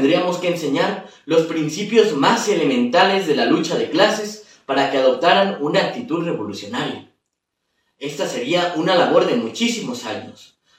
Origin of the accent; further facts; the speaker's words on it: Guadalajara, Jalisco, Mexico; now in Mexico City, Mexico; soy de Guadalajara, Jalisco, y estudio estudios latinoamericanos en la Facultad de Filosofía y Letras de la UNAM.